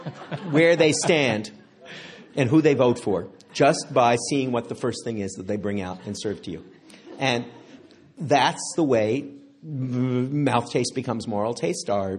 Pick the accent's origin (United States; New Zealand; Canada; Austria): Canada; I'm Canadian by upbringing, and I also just came back from doing a lecture series in Canada